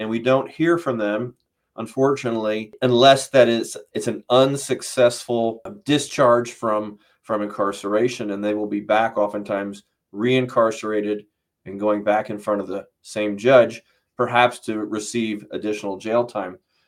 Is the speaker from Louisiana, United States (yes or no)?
no; Orfield, Pennsylvania, United States; I'm from Orfield, Pennsylvania.